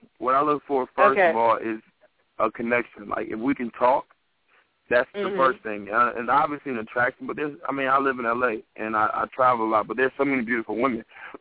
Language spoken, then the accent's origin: English; Detroit, Michigan, United States; Like I went down to Mississippi. I'm like, ooh, this is country. Because I was from Detroit.